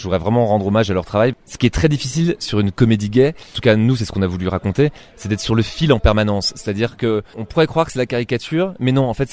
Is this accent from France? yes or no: yes; France; nous, on est Français